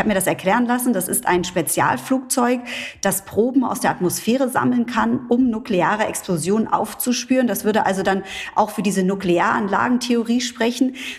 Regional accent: New York, United States; Ich komme ursprünglich aus New York

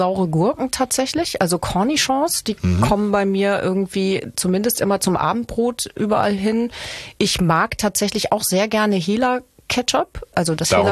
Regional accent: Bochum, North Rhine-Westphalia, Germany; Das ist meine Heimat

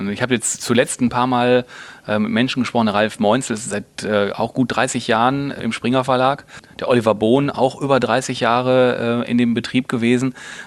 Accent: North Rhine-Westphalia, Germany; aus dem Ruhrgebiet, ist ja auch meine Heimat

